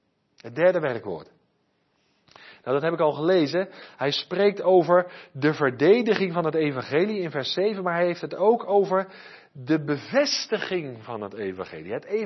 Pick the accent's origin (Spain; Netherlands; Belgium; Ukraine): Netherlands; South Holland; born there; Ik ben in het Westland geboren, in een glastuinbouwer.